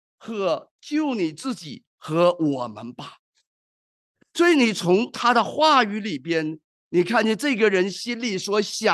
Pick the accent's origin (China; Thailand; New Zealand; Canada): China; 那广东话人也中国人嘛，那我也是中国人，那我就进去呀